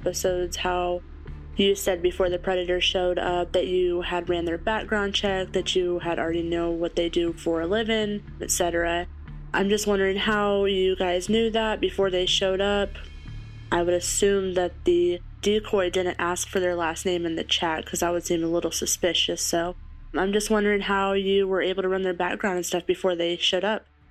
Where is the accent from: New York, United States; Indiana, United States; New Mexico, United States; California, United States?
Indiana, United States; Bloomington; I am from Bloomington, Indiana.